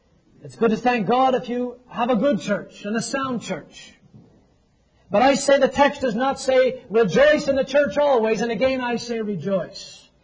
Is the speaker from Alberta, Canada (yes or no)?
no; Toronto, Ontario, Canada; as a young hockey fan growing up in Toronto